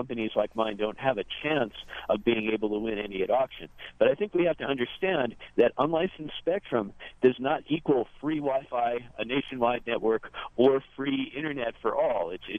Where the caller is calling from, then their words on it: Laramie, Wyoming, United States; I'm calling from Laramie, Wyoming